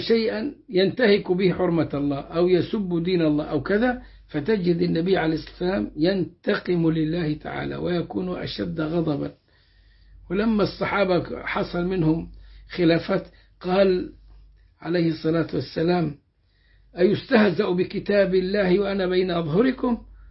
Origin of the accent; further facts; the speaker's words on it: Egypt; accent: Egyptian; يعني إيه لك فلان هذا بلهجتنا المصرية قريب